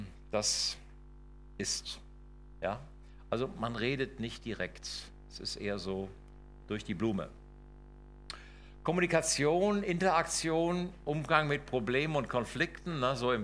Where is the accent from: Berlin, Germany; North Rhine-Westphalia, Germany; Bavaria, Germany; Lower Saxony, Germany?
North Rhine-Westphalia, Germany; Hagen; für euch bin ich ja Norddeutscher, wobei ich dann immer schmunzeln muss, wenn ihr auf der Landkarte Deutschlands guckt, liegt Hagen quasi mittendrin.